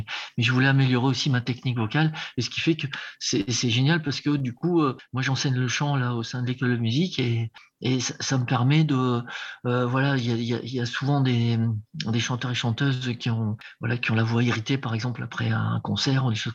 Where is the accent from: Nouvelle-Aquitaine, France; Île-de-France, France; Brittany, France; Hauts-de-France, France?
Hauts-de-France, France; Lille; je suis originaire de Lille à la base